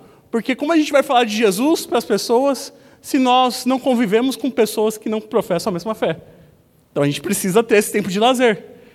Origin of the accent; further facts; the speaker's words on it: São Paulo, Brazil; principalmente de nós que somos paulistas.